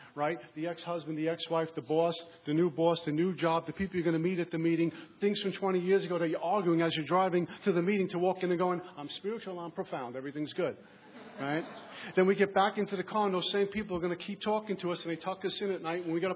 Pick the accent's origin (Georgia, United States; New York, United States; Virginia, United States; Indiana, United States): New York, United States; Brooklyn; born or raised there